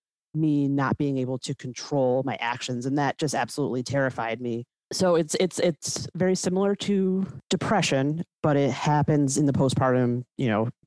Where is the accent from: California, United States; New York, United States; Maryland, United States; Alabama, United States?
New York, United States; Albany; And I am originally from Albany, New York, and I am married and I have two kids who are 8 and 10 right now.